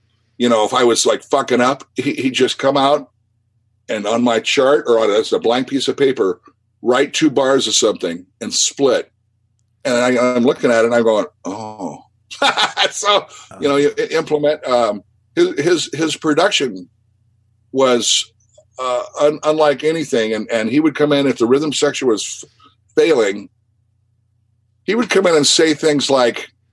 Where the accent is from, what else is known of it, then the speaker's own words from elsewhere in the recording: Iowa, United States; I grew up in Iowa playing rock and roll.